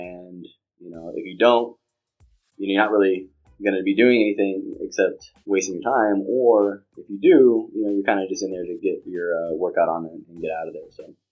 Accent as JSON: {"language": "English", "town": "Los Angeles", "region": "California", "country": "United States", "tie": "born or raised there", "said": "born and raised in Los Angeles."}